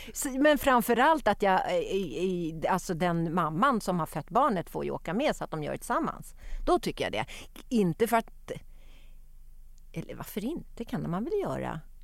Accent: Jakobsberg, Stockholm County, Sweden; Ja, jag är från Jakan, så var jag och Jakan-gänget.

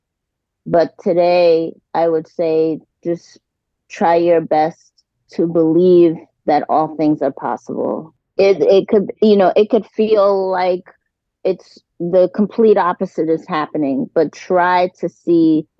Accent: New York City, New York, United States; And you know, I'm originally from New York City, as she is.

